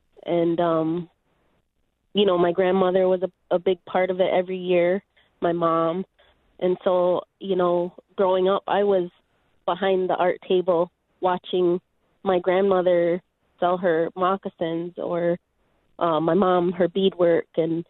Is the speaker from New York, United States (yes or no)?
yes; Rochester, New York, United States; also born or lived in Tonawanda; So I was born in Rochester and raised there, and I spent a good deal of time also in Tonawanda, where Jamie's from